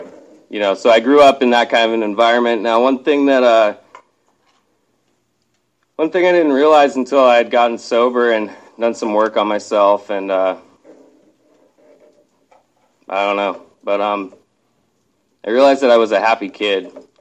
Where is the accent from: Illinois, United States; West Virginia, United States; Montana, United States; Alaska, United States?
Montana, United States; Bigfork; now in Seattle, United States; I'm not from Seattle. I grew up in northwest Montana, a little town called Big Fork, which is right by Glacier. I am the son of a Lutheran minister, naturally, I ended up here.